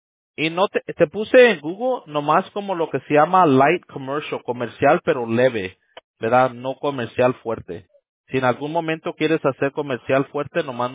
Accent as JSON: {"language": "Spanish", "country": "Mexico", "said": "yo también soy de México"}